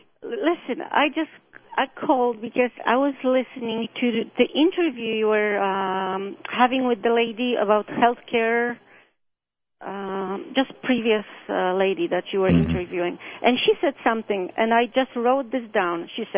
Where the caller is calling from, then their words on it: Toronto, Ontario, Canada; I'm calling from Toronto, Canada. Mm-hmm. I've lived in Canada for 25 years.